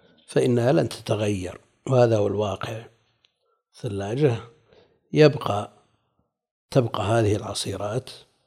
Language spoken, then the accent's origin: Arabic; Najd, Saudi Arabia